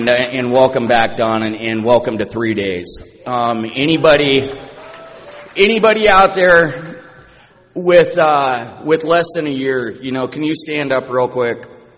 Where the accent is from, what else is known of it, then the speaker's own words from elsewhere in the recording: Portland, Oregon, United States; I am from the Portland area. I always say I'm from Oregon, not from Portland. So no judgment there. I'm a native Oregonian.